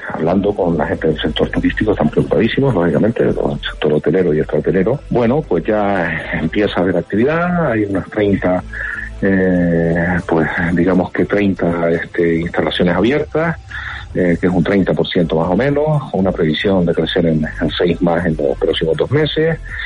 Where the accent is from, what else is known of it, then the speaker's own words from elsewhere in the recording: Canary Islands, Spain; Yo creo que el gobierno de España tardó en escuchar a comunidades como la Canaria, que teníamos nuestras singularidades.